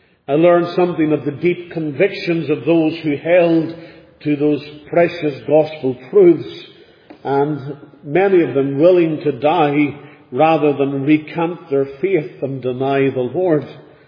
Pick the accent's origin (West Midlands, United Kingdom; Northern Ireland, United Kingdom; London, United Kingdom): Northern Ireland, United Kingdom; growing up in Northern Ireland, I was steeped in what was traditionally called Protestant culture. I went to a Protestant school. I attended a Protestant church.